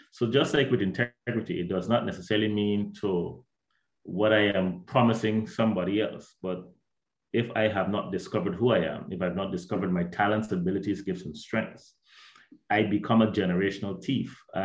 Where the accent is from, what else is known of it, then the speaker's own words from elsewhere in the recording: Guyana; I'm from Guyana, South America. Most people would know that we were just above Brazil, neighboring Suriname and Venezuela.